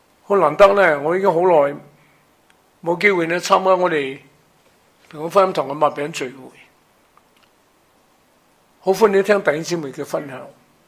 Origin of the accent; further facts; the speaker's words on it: China; now in Hong Kong; 我在农村出世，看牛大，大地主，家人都斗到天翻地覆。我出世3年，我老豆就走佬，成个童年没有爸爸在身边，10岁见回我爸爸，成个农村9年里面没有读过书。偷渡嚟香港之后呢，一读读3年班啊